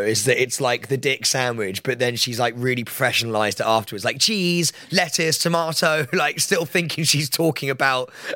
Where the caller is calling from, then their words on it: Tenerife, Canary Islands, Spain; I'm an OG Staying Relevant listener from Tenerife.